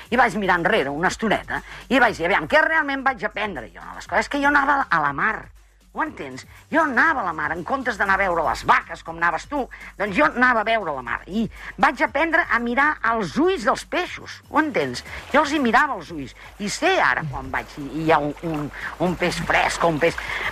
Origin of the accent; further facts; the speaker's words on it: L'Hospitalet de Llobregat, Catalonia, Spain; ja que tu recordes que sóc del Bronx, Hospitalet i d'això